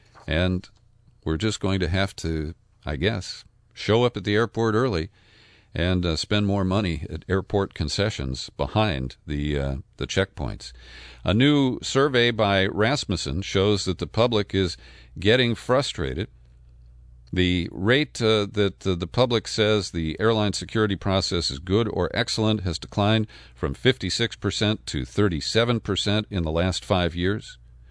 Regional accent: Cincinnati, Ohio, United States; at a retirement home in my hometown of Cincinnati

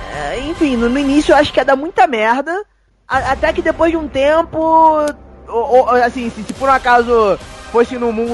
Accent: Brazil; A gente começou o Brasil porque a gente é brasileiro e a gente zoa mesmo.

